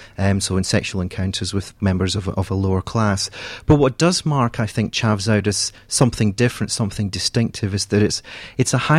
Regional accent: Blair Atholl, Scotland, United Kingdom; also born or lived in Coupar Angus, United Kingdom; I'm from rural Scotland, originally from a small place called Blairathal, and my parents moved down to actually an even smaller place called Cooper Angus.

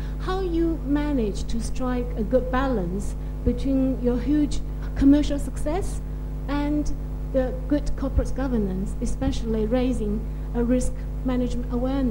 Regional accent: China; English is a second language; I'm from China. I'm a Chinese student, and nowadays learning risk management.

